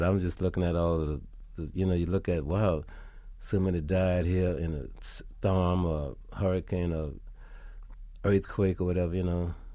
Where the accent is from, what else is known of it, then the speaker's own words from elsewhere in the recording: New Orleans, Louisiana, United States; You know, I want to write about my hometown, about New Orleans, you know, and that came so easy.